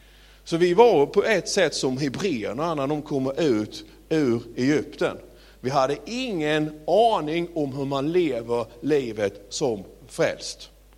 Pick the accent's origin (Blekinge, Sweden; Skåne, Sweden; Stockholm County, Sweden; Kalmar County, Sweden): Blekinge, Sweden; Sölvesborg; och jag är uppväxt nere i Sölvesborg